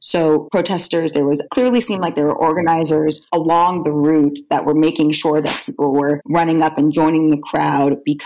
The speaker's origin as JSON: {"language": "English", "region": "Florida", "country": "United States", "said": "I'm from Florida, so it looked like a hurricane to me."}